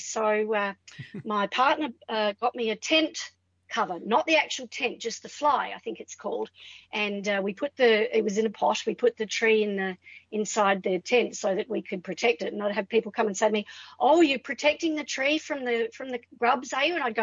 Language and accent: English; Adelaide, South Australia, Australia; I'm so lucky that I grew up in Adelaide